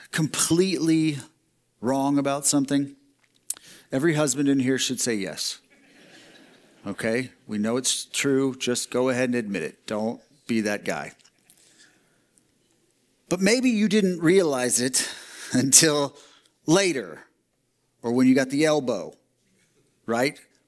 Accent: Texas, United States; I'm from Texas, born and raised, spent 43 years of my life in Texas.

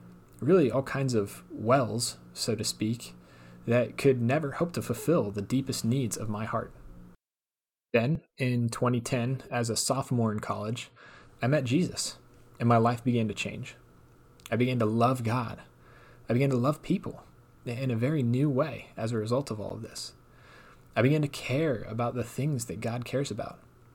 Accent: Canton, Ohio, United States; now in Cincinnati, United States; I'm from Canton, Ohio, but I've spent the last 14 years of my life in Cincinnati, Ohio, because I went to school at the University of Cincinnati.

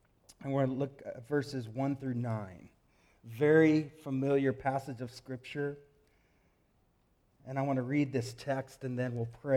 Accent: Colorado, United States; Now, I grew up in Colorado, the state in America. Colorado's like one of the mountain states.

